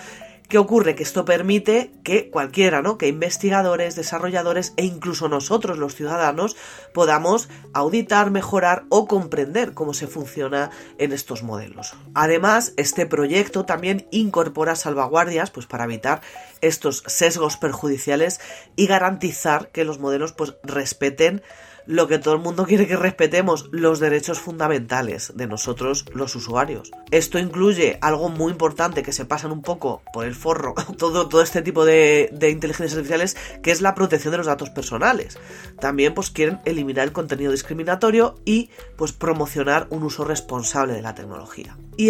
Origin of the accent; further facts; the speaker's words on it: Spain; aquí en mi país, en España